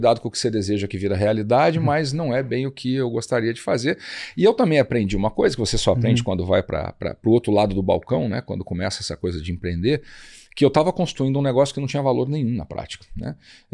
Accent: Jacarezinho, Paraná, Brazil; also born or lived in Rio de Janeiro; Eu, começando pelo começo, eu nasci no Rio. Eu sou carioca, morei lá até os 9 anos. Depois cresci em Jacarezinho, que é uma cidade pequena no interior

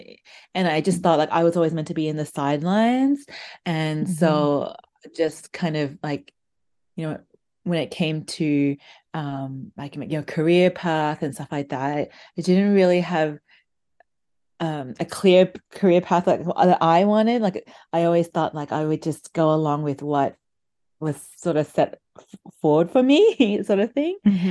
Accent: Australia; also born or lived in Malaysia; now in Toronto, Canada; I live in Toronto and I grew up in Australia, but I was actually born in Malaysia.

